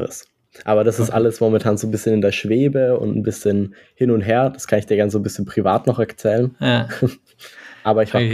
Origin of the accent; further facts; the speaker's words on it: Herzogenaurach, Bavaria, Germany; now in Karlsruhe, Germany; Und ich komme aus der Ecke Karlsruhe, beziehungsweise aus Karlsruhe. Ich komme aber eigentlich aus Bayern, in der Nähe von Nürnberg, Herzogenaurach. Das ist so ein kleines Dorf, wo Adidas, Puma, Schaeffler, ich weiß nicht, ob das dir was sagt, herkommt.